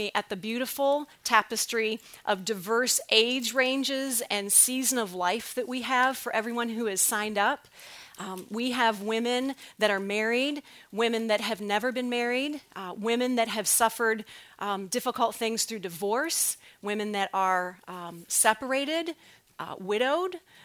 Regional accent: Illinois, United States; now in Dallas, United States; We are originally from Illinois.

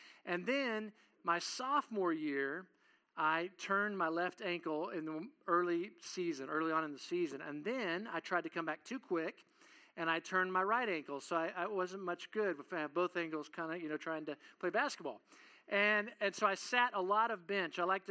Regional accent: Kansas, United States; moved away; also born or lived in Oklahoma; because I grew up in Kansas first, and then I moved to Oklahoma.

